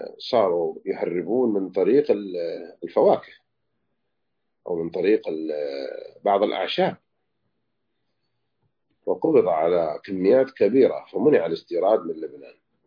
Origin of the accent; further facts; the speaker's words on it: Saudi Arabia; نحمد الله أن بلادنا المملكة العربية السعودية تمنع الخمر،